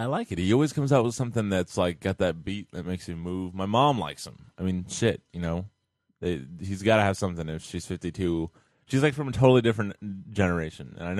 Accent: United States; born there; I wasn't born there. I was born in America, so I'm an American.

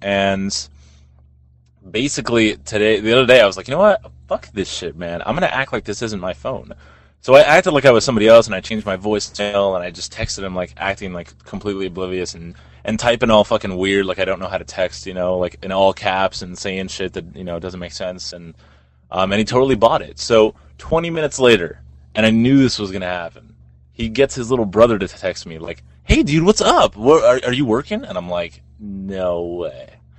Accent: the South, United States; Man, I'm from the South.

